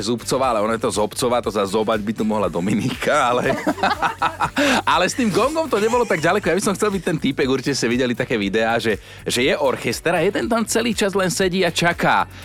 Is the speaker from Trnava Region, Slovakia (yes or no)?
yes; Trnava, Trnava Region, Slovakia; Ono u nás v Trnave, lebo však my máme teda v Trnave aj tu jeho sochu